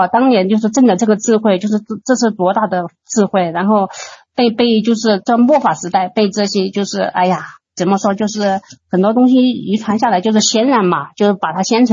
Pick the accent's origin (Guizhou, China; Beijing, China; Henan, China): Guizhou, China; Guiyang; 也是在我们贵阳这边